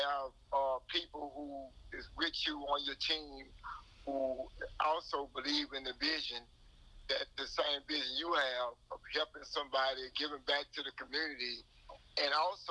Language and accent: English; Alexandria, Louisiana, United States; I'm a born and raised in Alexandria, Louisiana.